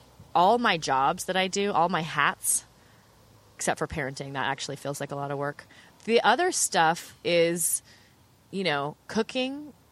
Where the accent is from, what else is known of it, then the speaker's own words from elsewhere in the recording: Corvallis, Oregon, United States; I grew up in Corvallis, Oregon, which is a small college town. We had a huge garden in the back.